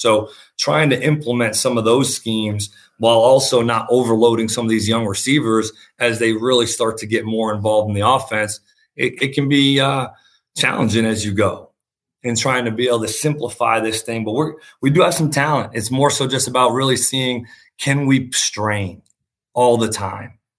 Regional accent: Northeast, United States; And I'm from the Northeast, like you said, and then went out to L.A.

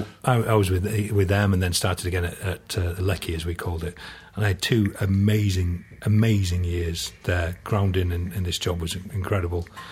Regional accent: Barnsley, Yorkshire and the Humber, United Kingdom; I'm from Barnsley. And before you ask, I ain't got a ferret down my trousers. I don't walk a whippet.

